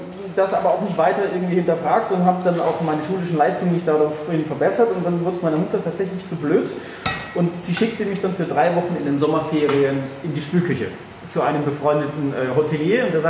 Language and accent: German; Freiburg, Baden-Württemberg, Germany; ich komme ja gebürtig aus Freiburg